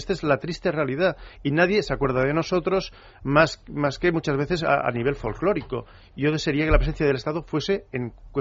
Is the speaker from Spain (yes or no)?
yes; Catalonia, Spain; los que somos catalanes de toda la vida y no necesitamos justificar nuestra catalanidad a nadie